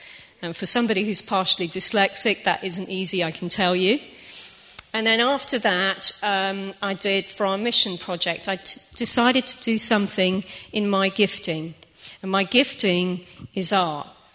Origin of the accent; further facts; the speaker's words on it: Portugal; I speak Portuguese, I grew up in Portugal